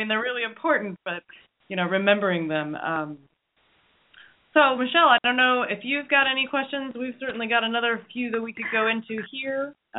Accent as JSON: {"language": "English", "town": "Houston", "region": "Texas", "country": "United States", "tie": "born or raised there", "said": "I hate to diss on my hometown of Houston"}